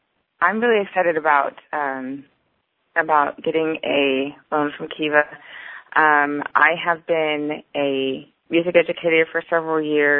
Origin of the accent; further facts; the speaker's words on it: Alaska, United States; now in California, United States; And when I came here to California, I'm from Alaska.